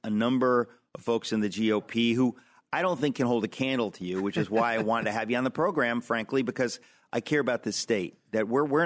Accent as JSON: {"language": "English", "region": "New York", "country": "United States", "said": "I hope, as a New Yorker, an American, that he will be the next governor of New York."}